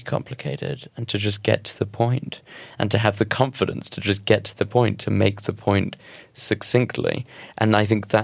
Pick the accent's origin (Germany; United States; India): United States; New York; just growing up in New York